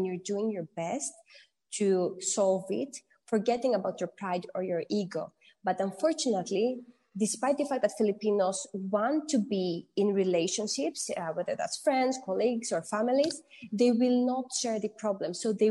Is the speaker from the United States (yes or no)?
no; Greece; I am half Greek, half Filipina, but I was born and raised in Greece. So I do tend to behave in a more Greek way